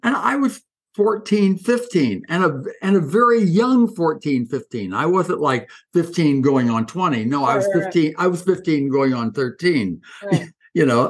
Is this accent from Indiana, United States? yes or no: no; Coral Gables, Florida, United States; That was shocking in high school in Coral Gables, Florida. I wasn't growing up in New York City. Mm. I was growing up in a beautiful, soft suburban town of about 3,000 people back then.